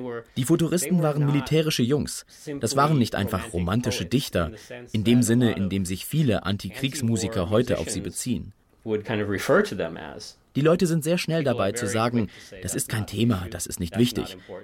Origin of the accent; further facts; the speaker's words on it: Springfield, Missouri, United States; also born or lived in Minnesota; Ich wurde in Minnesota geboren und dann zogen wir nach Springfield in Missouri. Meine Familie lebt dort immer noch und ich betrachte es als meine Heimat. Wir kamen also ursprünglich aus dem Norden, Yankees würde man sagen, und zogen dann in den Süden.